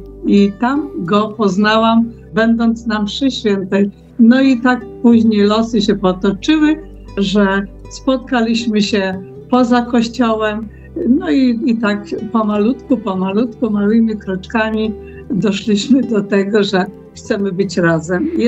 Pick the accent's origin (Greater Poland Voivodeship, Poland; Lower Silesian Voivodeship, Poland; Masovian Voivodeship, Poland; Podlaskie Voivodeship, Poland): Masovian Voivodeship, Poland; Warka; now in Radzików, Poland; W tej chwili mieszkamy w Radzikowie, parafia Łaźniew, ale ja pochodzę z Warki nad Pilicą, a mąż z Góry Kalwarii.